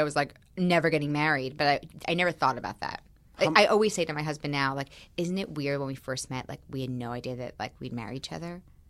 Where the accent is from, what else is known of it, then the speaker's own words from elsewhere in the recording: Manhattan, New York, United States; I grew up in Manhattan and I went to the High School of Performing Arts.